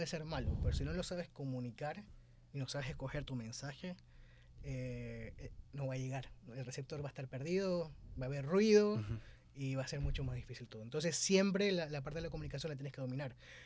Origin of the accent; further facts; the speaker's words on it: Ecuador; also born or lived in Chile; Yo vengo de allá, o sea, yo crecí acá en Ecuador, pero uh-huh. nací allá.